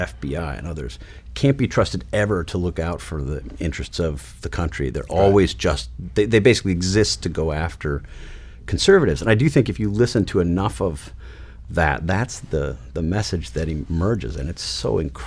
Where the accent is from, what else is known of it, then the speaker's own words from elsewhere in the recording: Wauwatosa, Wisconsin, United States; sitting at home in Wauwatosa, Wisconsin, my hometown